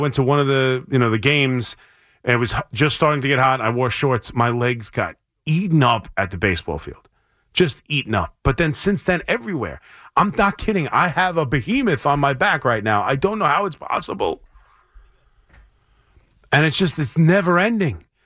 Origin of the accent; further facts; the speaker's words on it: Long Island, New York, United States; I grew up in Long Island.